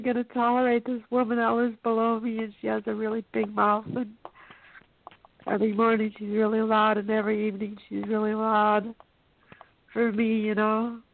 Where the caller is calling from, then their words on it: Bellingham, Washington, United States; From Bellingham, Washington.